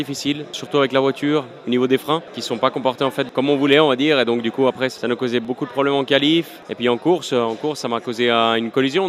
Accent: Geneva, Switzerland; Ouais, alors en tant que Genevois, j'aimerais bien.

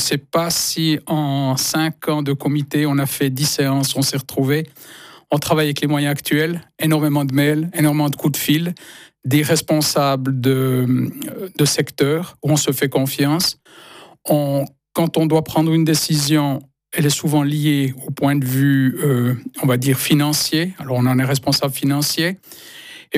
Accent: Serrières, Neuchâtel, Switzerland; Quand j'étais enfant de Serrières

